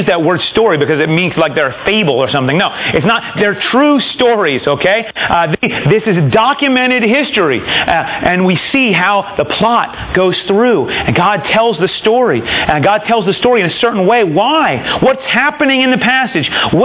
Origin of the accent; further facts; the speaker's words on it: United States; I'm not a German citizen, right? I don't obey the speed limit of the Autobahn. I'm an American.